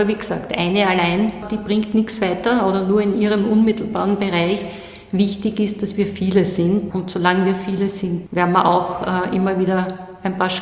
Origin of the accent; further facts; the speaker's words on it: Styria, Austria; hatte in Graz studiert, ich bin aus der Steiermark